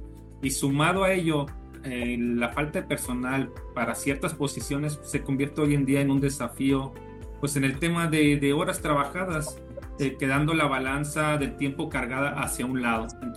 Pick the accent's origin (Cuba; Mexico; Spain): Mexico; Ciudad Valles, San Luis Potosí; Y pues soy originario de Ciudad Valles, San Luis Potosí.